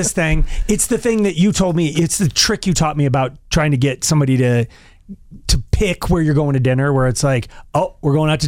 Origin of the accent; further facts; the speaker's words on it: Longmont, Colorado, United States; I'm a kid from Longmont, Colorado